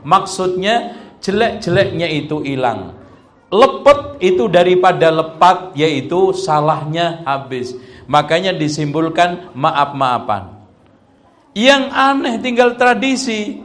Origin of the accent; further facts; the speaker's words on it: Java, Indonesia; di daerah Jawa, daerah saya itu kan banyak tinggal simbol-simbolnya